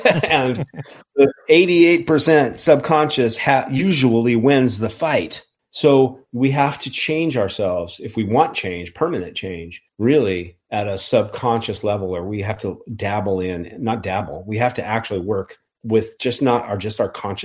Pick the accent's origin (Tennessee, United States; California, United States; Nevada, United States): Nevada, United States; Reno; And I grew up in Reno, Nevada.